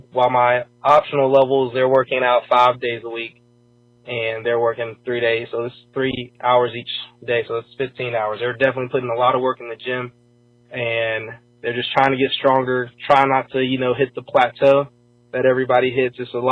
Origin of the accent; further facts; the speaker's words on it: Atlanta, Georgia, United States; because I was born and raised in Atlanta, but after being down here for a couple of years